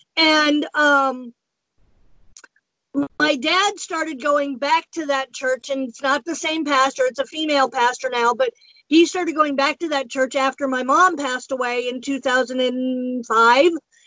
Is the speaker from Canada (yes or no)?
no; Pennsylvania, United States; I live in Harrisville, Pennsylvania, which is about 45 minutes away from my hometown. We're 45 minutes south of my hometown.